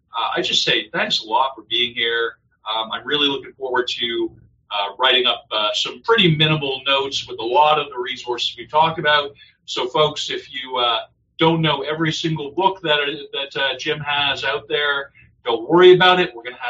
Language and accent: English; Canada; as a Canadian, kind of just observing the whole American scene right now